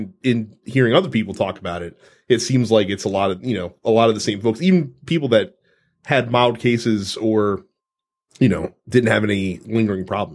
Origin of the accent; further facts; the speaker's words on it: United States; So of all the issues that are most important to me as an American